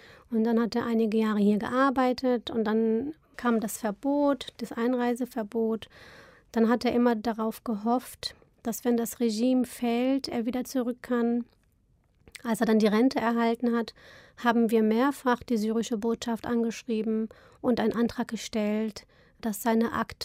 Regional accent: Rüsselsheim, Hesse, Germany; also bis zu meinem 6. Lebensjahr waren wir in einer 2,5-Zimmer-Wohnung

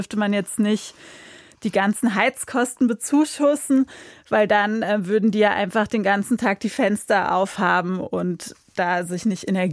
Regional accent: Berlin, Germany; Ich bin ja in Ost-Berlin geboren, aber dann in Kreuzberg zur Schule gegangen und in den Kinderladen und in so einem sehr alternativ linksgrünen Milieu aufgewachsen, recht klassengemischt.

